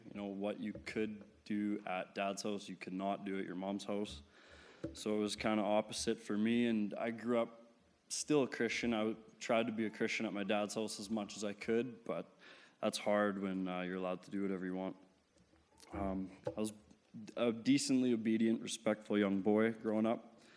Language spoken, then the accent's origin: English; Saskatoon, Saskatchewan, Canada; I'm 20 years old. I'm from Saskatoon, Saskatchewan.